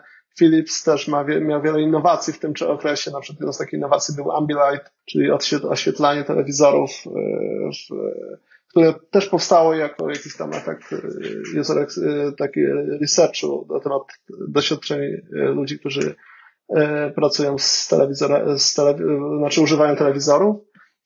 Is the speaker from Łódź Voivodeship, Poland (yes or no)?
no; Busko-Zdrój, Świętokrzyskie Voivodeship, Poland; zrobiłem pierwszą stronę mojego miasta, z którego pochodzę, z Busko-Zdroju